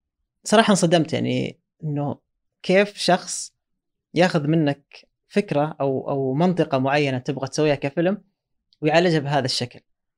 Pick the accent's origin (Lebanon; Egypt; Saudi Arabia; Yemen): Saudi Arabia; وتجربتنا إحنا كسعوديين في السينما لها وضعها المختلف يعني عن أي بلد آخر.